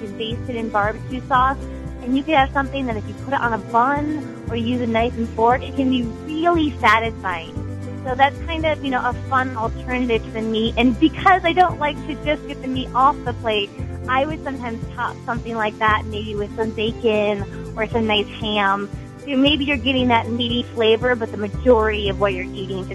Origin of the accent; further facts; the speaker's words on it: Buffalo, New York, United States; I'm from Buffalo, so people are always asking me how to lighten up a buffalo wing.